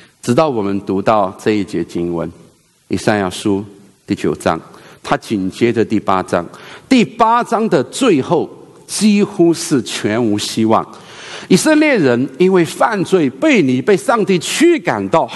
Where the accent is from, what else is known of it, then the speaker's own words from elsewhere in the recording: China; 所以我们中国人一代一代的通过生一个儿子来拯救自己和自己的家族